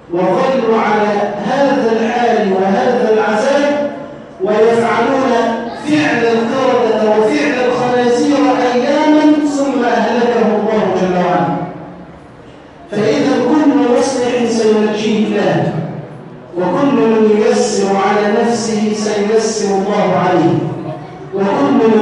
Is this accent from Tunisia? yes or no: no; Egypt; اللهم احفظ بلدنا مصر من شر الأشر